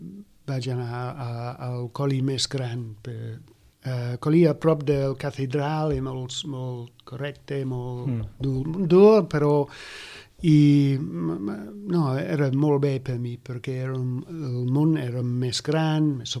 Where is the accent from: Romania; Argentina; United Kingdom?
United Kingdom; Norwich, East of England; Catalan is a second language; now in Spain; Bueno, vaig néixer a la ciutat de Norwich, és a l'est d'Anglaterra. Soc d'Anglaterra, soc anglès.